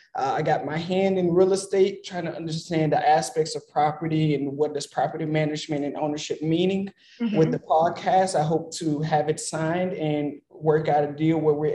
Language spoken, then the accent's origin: English; Louisiana, United States; moved away as an adult; I was born and raised in Louisiana. That's the same place as … those certain celebrities.